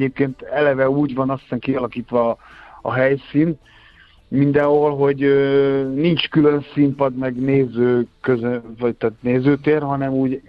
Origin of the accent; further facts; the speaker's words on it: Miskolc, Borsod-Abaúj-Zemplén, Hungary; born there; én miskolci születésű vagyok